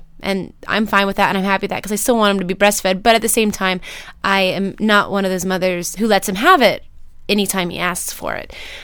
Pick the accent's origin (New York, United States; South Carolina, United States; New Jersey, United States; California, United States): California, United States; San Diego; I am from San Diego